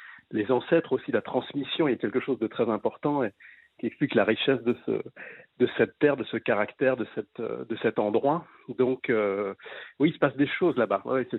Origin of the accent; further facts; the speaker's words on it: Paris, Île-de-France, France; Je sais que moi, je suis un Parisien en fait, hein, je viens en vacances en Bretagne